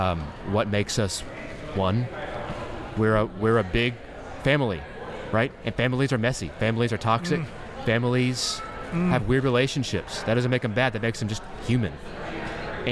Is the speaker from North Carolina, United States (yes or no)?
yes; North Carolina, United States; now in Texas, United States; But when I moved here to Texas from North Carolina, where I'm from, I knew nobody.